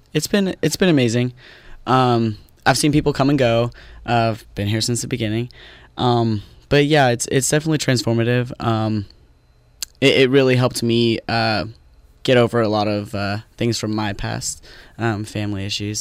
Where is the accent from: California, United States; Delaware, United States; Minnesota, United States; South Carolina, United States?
California, United States; Paradise; born there; Okay. Well, I was born in Paradise, California.